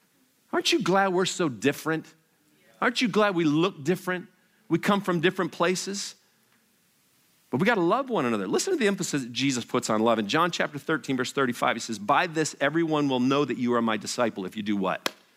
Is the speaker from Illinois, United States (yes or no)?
no; Detroit, Michigan, United States; I love both cities. I'm actually from Detroit.